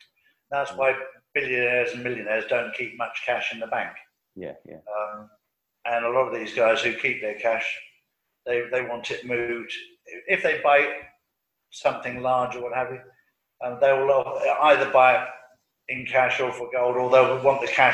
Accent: United Kingdom; moved away as an adult; now in Spain; I remember growing up in the United Kingdom, and the policeman was a person you could trust and you could talk to.

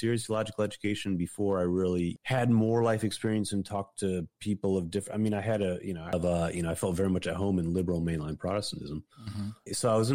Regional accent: Michigan, United States; I'm from Michigan originally. I'm in Louisiana. So I was actually raised Missouri Synod Lutheran.

